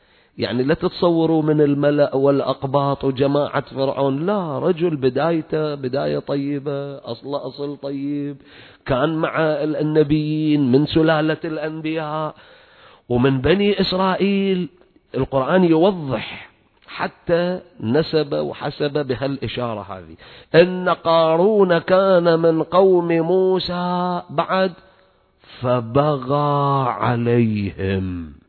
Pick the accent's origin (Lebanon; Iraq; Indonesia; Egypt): Iraq; Karbala, Karbala Governorate; احنا هناك بالفرات عندنا بكربلاء والنجف نسمع المثل شكل ثاني